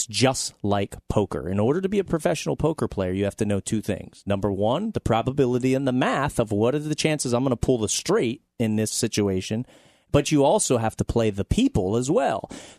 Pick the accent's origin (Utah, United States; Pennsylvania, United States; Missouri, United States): Pennsylvania, United States; Reading; Yeah, that's my hometown. I always say Reading. Our claim to fame. We're on the Monopoly board.